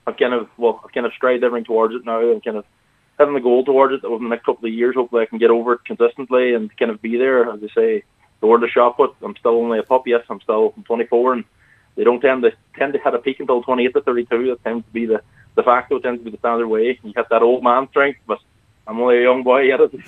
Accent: Ulster, Ireland; accent: Donegal; As you say, my accent's pretty Donegal, and picking up a few words over here isn't the easiest, as they say.

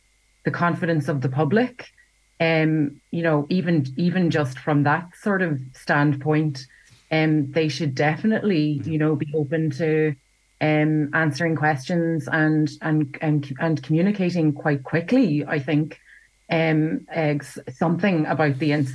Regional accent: County Donegal, Ireland; I mean, I'm from Donegal, you know, Paddy is too.

